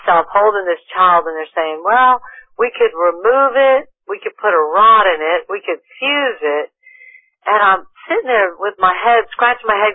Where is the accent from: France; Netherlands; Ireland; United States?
United States; New Orleans, Louisiana; now in Florida, United States; No, I'm originally from New Orleans.